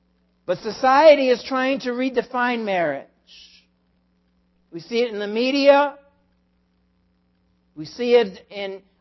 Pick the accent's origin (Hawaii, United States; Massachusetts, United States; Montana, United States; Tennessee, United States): Massachusetts, United States; I'm from Massachusetts, so that's why I said that.